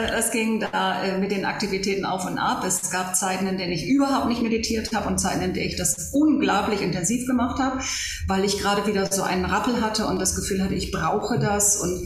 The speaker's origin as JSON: {"language": "German", "region": "Bremen", "country": "Germany", "tie": "born or raised there", "said": "in meiner Heimatstadt Bremen."}